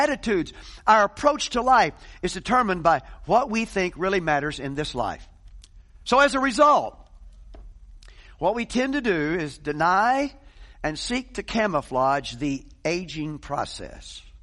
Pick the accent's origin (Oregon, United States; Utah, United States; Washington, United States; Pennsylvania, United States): Oregon, United States; I mean, Larry and Bev and Ruth and I came from Oregon. I mean, they're ready to kill you up there anytime.